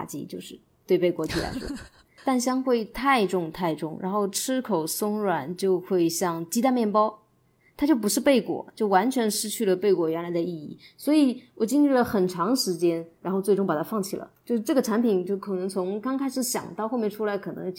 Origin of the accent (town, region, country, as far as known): China